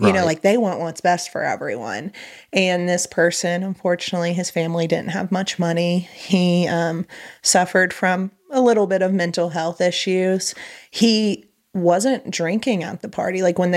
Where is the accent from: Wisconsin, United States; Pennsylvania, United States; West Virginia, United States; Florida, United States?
West Virginia, United States; Teays Valley; But it was a guy from my hometown. I'm from Taze Valley.